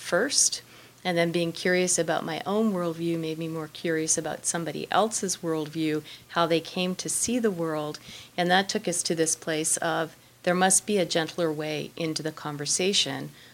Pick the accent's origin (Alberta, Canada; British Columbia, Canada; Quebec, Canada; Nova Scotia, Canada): Nova Scotia, Canada; and I'm Canadian. I grew up in Nova Scotia, and I've lived there all my life. I still live there.